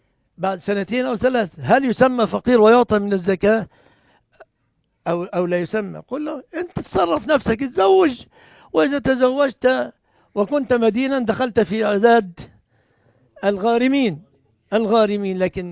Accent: Egypt

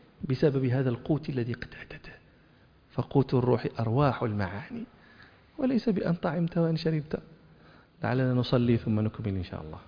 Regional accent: Morocco; كانوا يقولون عندنا في المغرب

